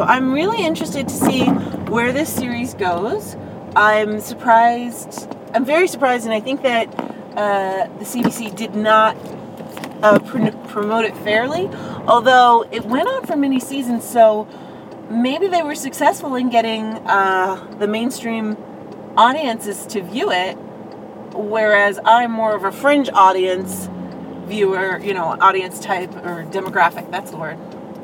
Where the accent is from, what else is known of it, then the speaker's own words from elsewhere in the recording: New York, United States; whereas I grew up in New York, and that's a much larger community.